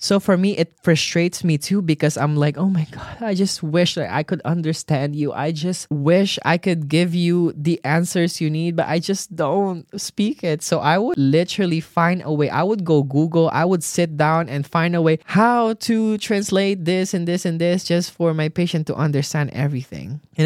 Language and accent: English; Germany; I am from Germany